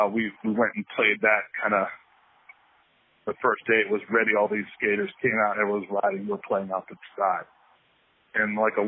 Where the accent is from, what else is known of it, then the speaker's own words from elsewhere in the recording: Reston, Virginia, United States; We grew up in Reston, but back then the north side of Reston went to high school at Herndon High School